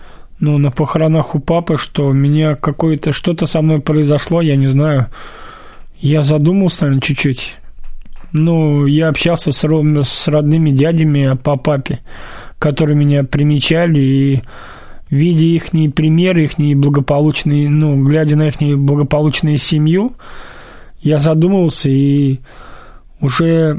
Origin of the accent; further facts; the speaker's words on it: Novotroitsk, Orenburg Oblast, Russia; also born or lived in Orsk; Нет, я жил, родился в Оренбургской области. Родился в Орске, я вырос в городе Новотроицке Оренбургской области.